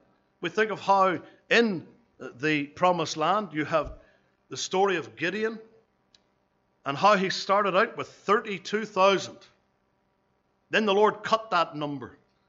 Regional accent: Northern Ireland, United Kingdom; I come from Ulster, obviously.

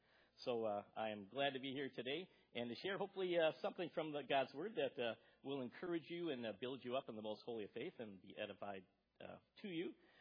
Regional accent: Milwaukee, Wisconsin, United States; She was from Minneapolis. Of course, I was from Milwaukee.

